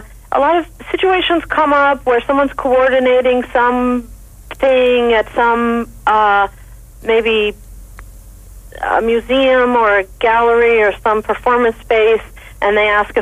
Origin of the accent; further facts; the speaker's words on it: Woodstock, United States; You know, I grew up in Woodstock, and there were a lot of hippies making shirts.